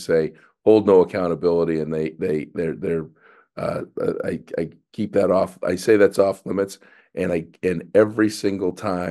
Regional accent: Boston, Massachusetts, United States; I'm from Boston. I love the style of pizza that we have.

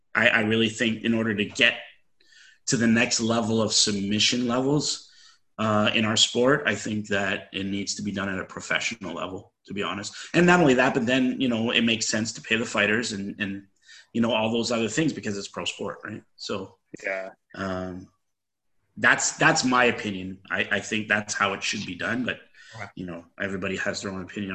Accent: Toronto, Ontario, Canada; I grew up in the Rexdale area. And, my first martial art gym was right in the heart of Jamestown Crescent. And which was a really bad area in the West End.

